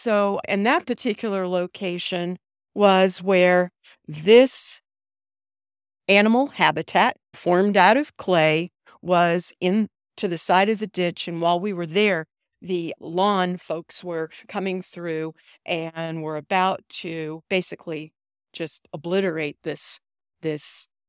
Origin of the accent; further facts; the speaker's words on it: Austin, Texas, United States; this one is from my hometown of Austin, Texas, Edwards Aquifer.